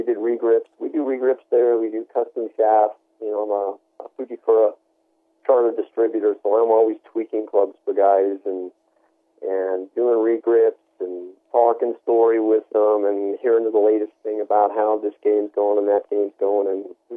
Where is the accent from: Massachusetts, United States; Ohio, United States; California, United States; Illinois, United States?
California, United States; Los Angeles; I grew up in Los Angeles, and my father was heavily involved